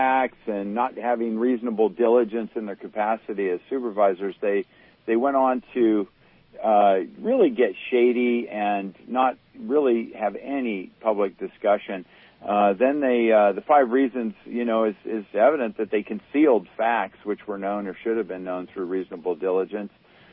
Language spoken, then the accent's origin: English; Rough and Ready, California, United States; And I'm from Rough and Ready, California.